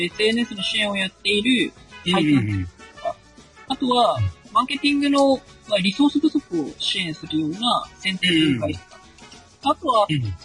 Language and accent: Japanese; Mie, Japan; also born or lived in Yamanashi; 山梨で生まれて、三重で育ちまして、東京に帰ってきて